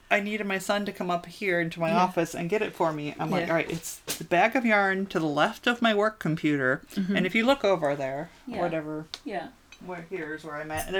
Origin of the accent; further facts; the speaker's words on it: Alaska, United States; Wait, I'm from Alaska.